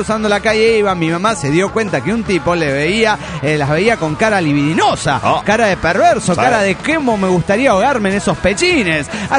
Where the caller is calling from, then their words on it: Monterrey, Nuevo León, Mexico; Aquí desde Monterrey quiero decirles que el sábado próximo, es decir, mañana cumplo años